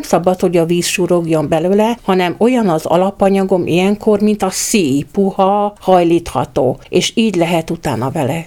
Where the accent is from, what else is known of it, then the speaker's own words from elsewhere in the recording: Tápé, Csongrád-Csanád, Hungary; Adódott az, hogy olyan helyen születtem, ahol hagyománya volt a gyékénynek. Úgy van, Tápé a világ közepe.